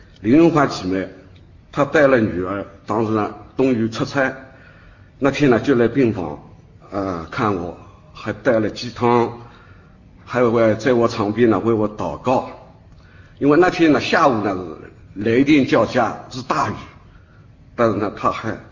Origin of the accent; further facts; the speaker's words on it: Shaoxing, Zhejiang, China; 因为呢我是13岁呢这个学徒打这个西伯，我是绍兴人